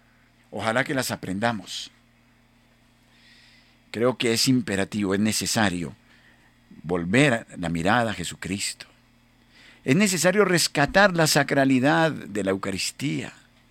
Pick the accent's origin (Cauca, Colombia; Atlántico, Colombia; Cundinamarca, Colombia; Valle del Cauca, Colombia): Cundinamarca, Colombia; Fómeque; vamos a recordar pueblos como mi pueblo, Fomeque, o Villapinzón